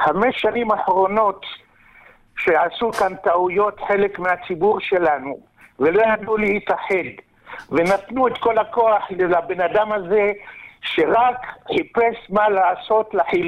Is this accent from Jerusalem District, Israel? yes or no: yes; Jerusalem, Jerusalem District, Israel; born there; מירושלים, שנולדתי בה ושההורים שלי גדלו בה, ורק בגלל דבר אחד, שאני חרדי.